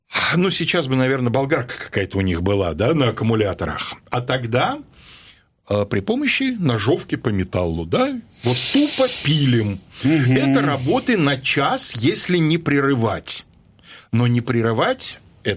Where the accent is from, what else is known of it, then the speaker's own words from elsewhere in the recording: Belarus; это же Белоруссия. Даже я, внук крестьян, знаю, что в наших краях, а моя родная деревня, в общем, в том же направлении